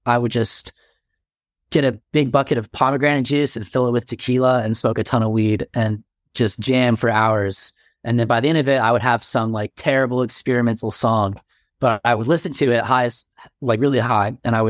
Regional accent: Texas, United States; So I grew up in Texas, and I was an artist growing up

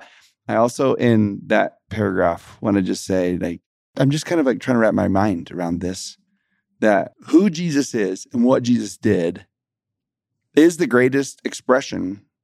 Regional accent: Texas, United States; hey, you know, I'm from Texas, blah, blah, blah.

